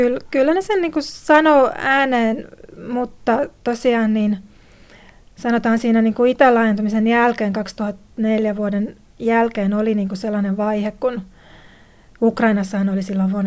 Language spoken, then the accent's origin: Finnish; Estonia; Kun mä olen itse Virosta kotoisin